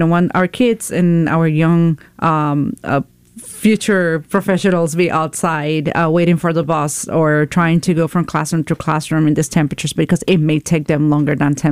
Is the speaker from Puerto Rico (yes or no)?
yes; Puerto Rico; we are from Puerto Rico. I am from Puerto Rico originally. My mom's still in San Juan